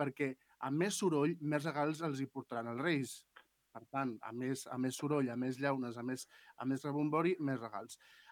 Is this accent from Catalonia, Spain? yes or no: no; Cintorres, Valencian Community, Spain; jo sóc de Cintores, un poble de Castelló, com ja sabeu, m'agrada molt dir-ho